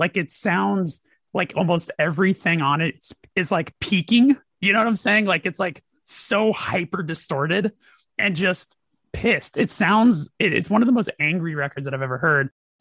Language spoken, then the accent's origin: English; Burbank, California, United States; I grew up in Burbank, which is the media city capital of the world.